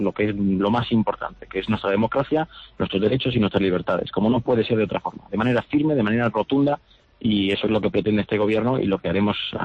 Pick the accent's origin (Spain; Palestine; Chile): Spain; nosotros como españoles siempre vamos a ayudar en todo lo posible a nuestros vecinos franceses